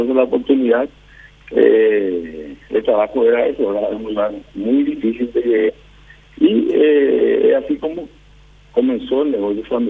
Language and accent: Spanish; Pedro Juan Caballero, Amambay, Paraguay; Entonces nosotros somos de Pedro Juan Caballero, nacido y malcriado, como se dice vulgarmente, ¿verdad?